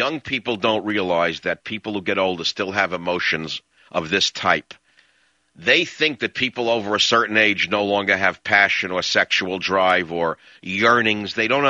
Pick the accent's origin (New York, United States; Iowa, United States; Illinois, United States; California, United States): New York, United States; Bronx; Yeah, but I'm not from Brooklyn. I'm from the Bronx. Nevertheless, it's close enough.